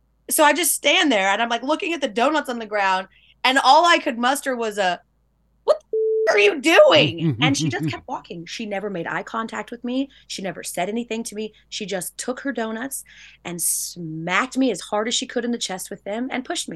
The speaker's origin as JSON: {"language": "English", "region": "Georgia", "country": "United States", "said": "I'm from Georgia, Bo."}